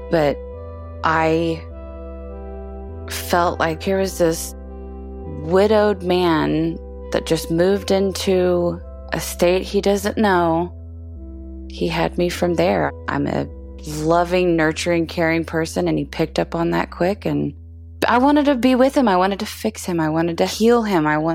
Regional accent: Oklahoma, United States; I am 37 from Oklahoma

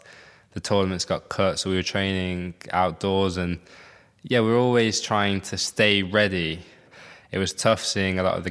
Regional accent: United Kingdom; Obviously being British helps because there's a lot of good opportunities that, you know, brands and, you know, cool companies want to be associated with you as well.

